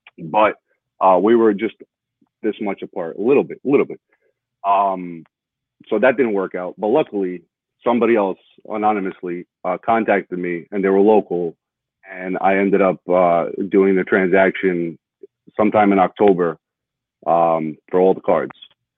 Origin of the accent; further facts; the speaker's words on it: New York, United States; I'm from New York, so I'm a huge Knicks fan growing up.